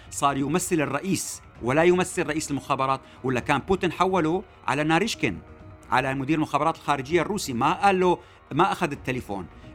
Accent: Syria; وهذا شيء بهمنا نحن كسوريين

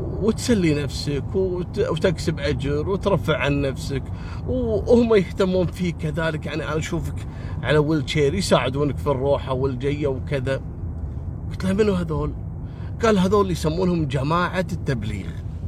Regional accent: Syria; now in Qatar; والله انا من سوريا واحنا من ضمن البرنامج وقطر ما قصرت جابتنا تعالجنا

